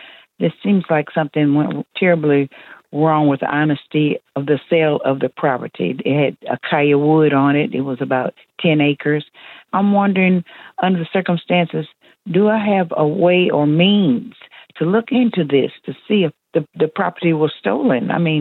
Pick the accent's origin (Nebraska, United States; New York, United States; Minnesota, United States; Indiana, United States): Nebraska, United States; Omaha; I'm from Omaha, Nebraska.